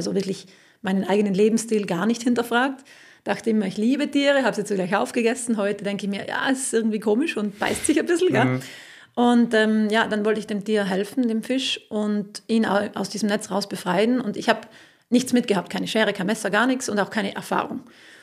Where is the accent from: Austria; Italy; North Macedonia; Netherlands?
Italy; South Tyrol; wenn ich als Südtirolerin, ich komme ja aus Südtirol